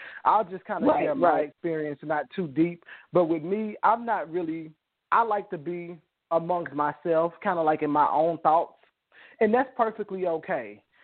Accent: Arkansas, United States; now in Texas, United States; because I'm from Arkansas, I've actually been thinking about going back home.

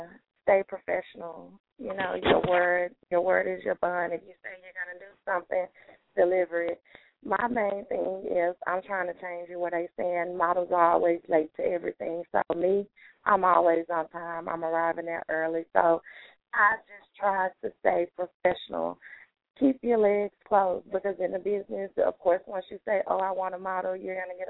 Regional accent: Houston, Texas, United States; I guess because I'm from Houston, I've been out here, so I've pretty much gotten adjusted to it.

